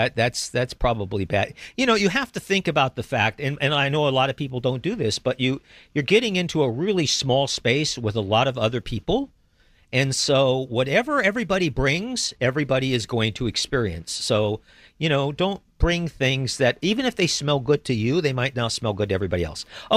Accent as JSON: {"language": "English", "region": "Midwest", "country": "United States", "said": "I'm from the Midwest. So our idea of mayonnaise, those of us from the Midwest, is this concoction called Miracle Whip."}